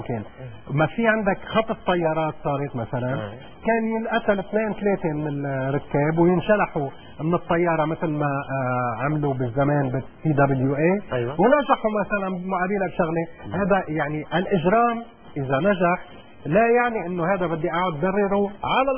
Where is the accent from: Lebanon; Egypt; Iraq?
Lebanon; أنا بالنسبة لي كلبناني